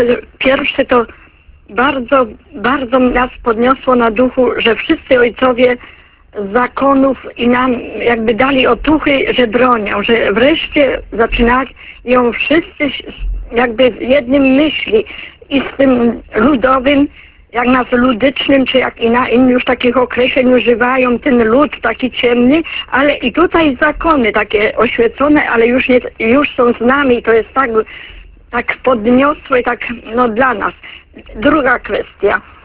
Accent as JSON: {"language": "Polish", "town": "Poznań", "region": "Greater Poland Voivodeship", "country": "Poland", "said": "ale ja jestem poznanianką, jestem dumna z tego"}